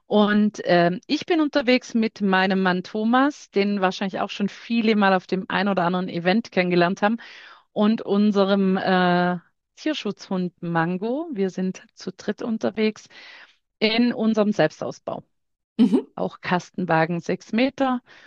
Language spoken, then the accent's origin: German; Baden-Württemberg, Germany; Ja, wir kommen, wie man vielleicht hört, ich sage ja immer, man hört es nicht, kommen wir so aus der Schwabenecke. Also wir sind zwischen Bodensee und Schwarzwald, sind wir zu Hause